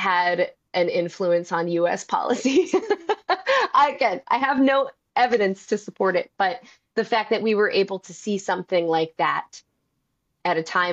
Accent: Kamiah, Idaho, United States; also born or lived in Seattle, Washington / Chevy Chase, Maryland; And then my family moved back to my tribe's reservation, and I lived in Kamiai, Idaho, for abou

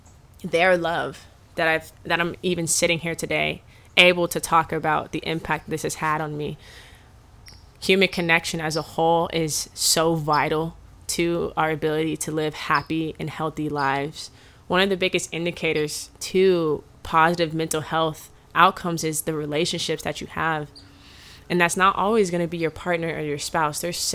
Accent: Texas, United States; and I was so geeked because I'm from Texas. It's flat. There's not a bunch of greenery.

